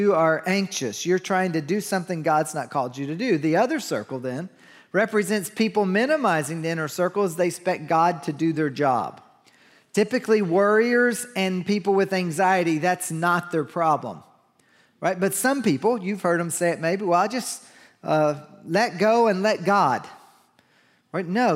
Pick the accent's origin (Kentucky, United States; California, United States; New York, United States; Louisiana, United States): Kentucky, United States; we learned a hymn back in the country. I grew up in Kentucky